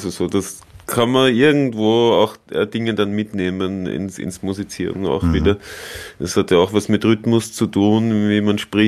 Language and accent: German; Tulln, Lower Austria, Austria; now in Vienna, Austria; dass ich aus Tulln bin, obwohl ich seit, weiß nicht wie viel, über 20 Jahren jetzt in Wien wohne. Also ich glaube, da kann man es dann schon langsam als Wiener zählen.